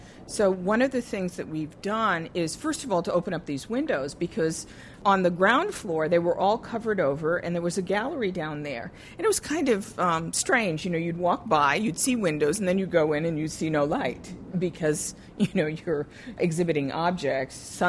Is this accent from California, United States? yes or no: no; Boston, Massachusetts, United States; Maybe we say that because we're from Boston